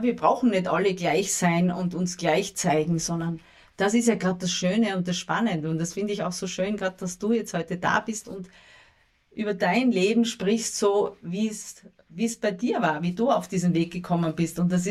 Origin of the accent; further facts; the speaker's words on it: Graz, Styria, Austria; Ich bin ja ursprünglich aus der Steiermark und bin in Graz aufgewachsen, in einer Stadt, zwar nicht großen, aber doch in einer Stadt.